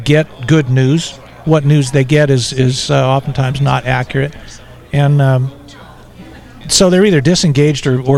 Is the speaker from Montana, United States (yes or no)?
yes; Montana, United States; Like I said, I'm from Montana, and my mission is to gently teach as many people as I can.